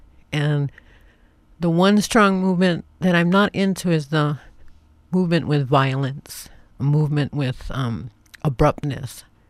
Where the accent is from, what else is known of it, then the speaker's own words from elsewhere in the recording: Hawaii, United States; But for me as a Hawaiian, I'm sharing my culture the best that I can through my music, through my hands, but especially through my actions. I stand strong as a Hawaiian.